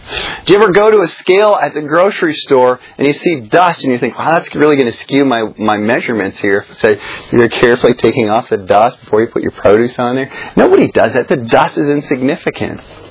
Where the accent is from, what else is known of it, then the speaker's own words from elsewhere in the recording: Minnesota, United States; You know, I'm from Minnesota. It's a Democratic state.